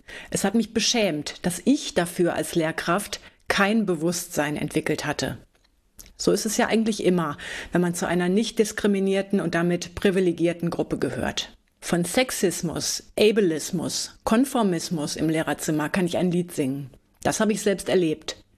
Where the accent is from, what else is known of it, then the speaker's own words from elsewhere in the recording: Germany; born there; Mein Nachname ist iranischer Herkunft, meine Eltern aus dem Iran, ich bin in Deutschland geboren.